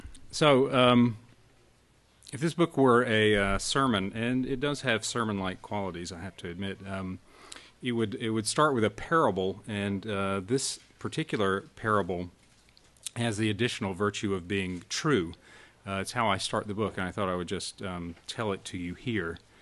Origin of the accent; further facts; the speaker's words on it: South Carolina, United States; We're from South Carolina, so if that feel free to do that. That would just make me feel, at home.